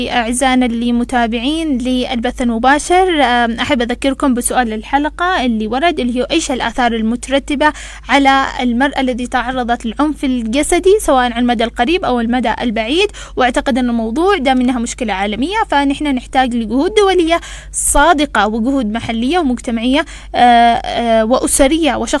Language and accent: Arabic; Yemen; فهذه القضايا تكاد شبه معدومة عندنا في اليمن بحكم العرف والعادات والتقاليد